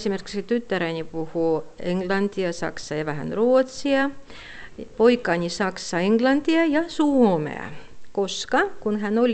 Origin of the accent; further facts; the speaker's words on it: Tartu, Tartu County, Estonia; Finnish is a second language; moved away as an adult; now in Russia; oikeastaan kotoisin olen Virosta, Tartosta. Olen siellä syntynyt ja käynyt koulua 17 vuotta. Sitten vuoden olen siellä ollut töissä. Ja sen jälkeen olen tullut Pietarissa opiskelemaan yliopistoon.